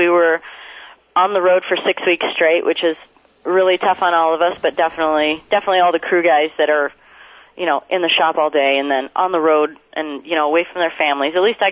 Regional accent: Roscoe, Illinois, United States; I am just … from Roscoe, Illinois, and these people don't know who I am at all.

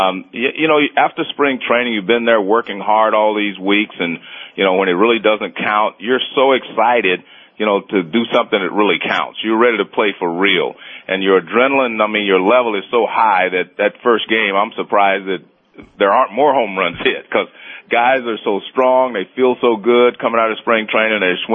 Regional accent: United States; Now, you know, I grew up in America

